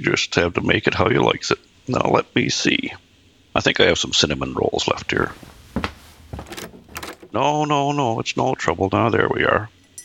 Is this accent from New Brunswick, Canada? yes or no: no; Rigolet, Newfoundland and Labrador, Canada; I am from Riglet, Nunatsiavut.